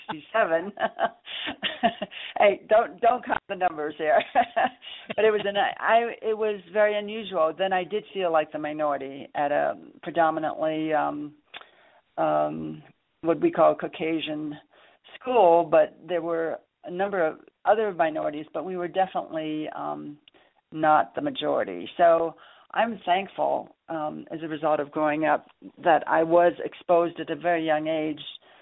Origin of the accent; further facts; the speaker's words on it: Honolulu, Hawaii, United States; I grew up in Honolulu, Hawaii, and Honolulu, as many of your listeners know, is on the main island, Oahu. I grew up in a very multicultural community